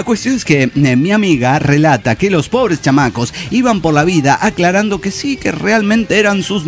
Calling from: Tecate, Baja California, Mexico; de Tecate, Baja California.

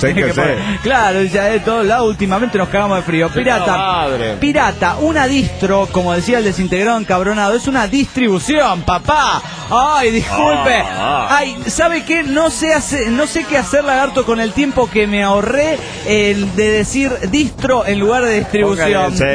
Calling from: Cochabamba, Bolivia

